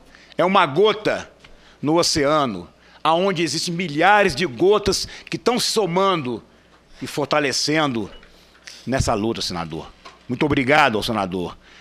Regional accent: Brazil; Mas nós, enquanto entidade, enquanto brasileiros, precisamos unir forças

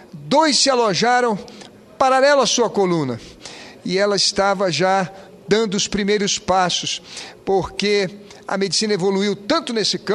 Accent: Rio de Janeiro, Brazil; O navio de 200 milhões de reais, fabricados lá na minha terra pelos nossos operários, pela genialidade do povo carioca, nossa gente sofrida e valente

